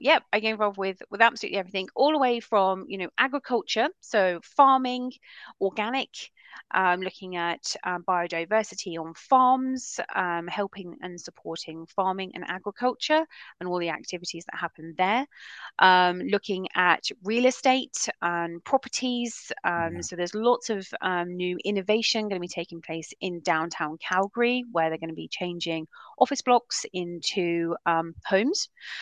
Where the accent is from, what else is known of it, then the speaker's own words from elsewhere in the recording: United Kingdom; I'm British, therefore I have a cup of tea in hand.